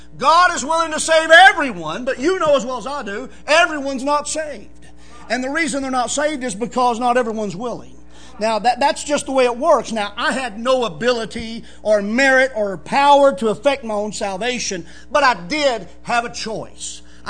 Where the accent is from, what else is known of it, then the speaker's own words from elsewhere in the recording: Houston, Texas, United States; also born or lived in East Tennessee; I was born in East Tennessee. And there's a lot of things that we make just, you know, because of culture and what have you. But here I am. I'm from the suburb of Houston.